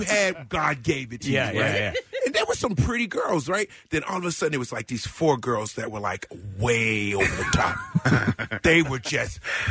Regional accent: Nashville, Tennessee, United States; We're from Nashville. And we drove.

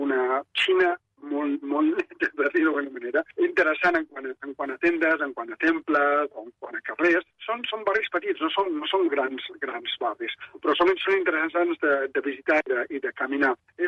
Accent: Catalonia, Spain; now in Singapore; jo soc català, estic enamorat de Catalunya.

